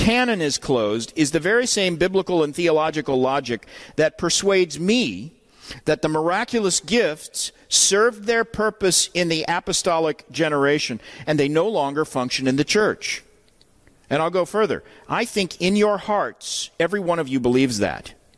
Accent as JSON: {"language": "English", "town": "Tulsa", "region": "Oklahoma", "country": "United States", "tie": "born or raised there", "said": "And I grew up in Tulsa, Oklahoma, which is the home of Oral Roberts University and the headquarters of the charismatic movement."}